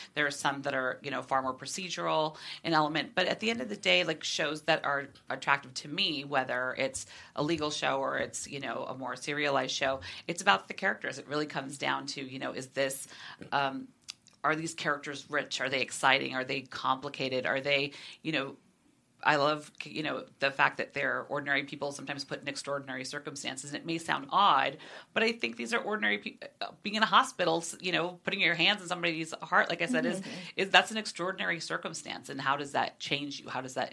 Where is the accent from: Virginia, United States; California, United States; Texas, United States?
California, United States; San Jose; I was born and raised in San Jose. That's where I'm from. And I grew up in the Bay Area.